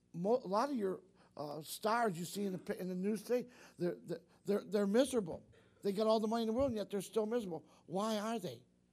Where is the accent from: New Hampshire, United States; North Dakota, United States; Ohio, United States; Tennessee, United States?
Ohio, United States; Toledo; born there; I was born in Toledo, Ohio, on March 22nd, 1949, in Toledo, Ohio, amen?